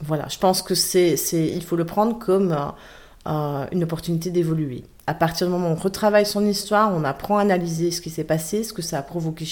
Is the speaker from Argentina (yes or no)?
no; Belgium; Donc je suis belge, hein